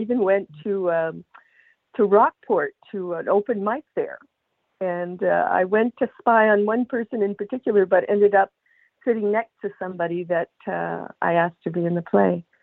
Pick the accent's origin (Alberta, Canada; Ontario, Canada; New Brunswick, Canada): New Brunswick, Canada; Memramcook; also born or lived in British Columbia; I'm from Memram Cook, but I lived in British Columbia for about 30 years. And then when I came back in 2006, I worked mostly in French here.